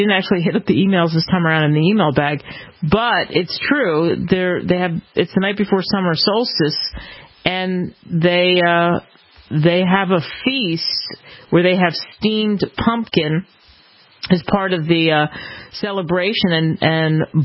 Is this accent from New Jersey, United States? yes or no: no; Pennsylvania, United States; Yeah, we're talking about where I grew up outside of Philly.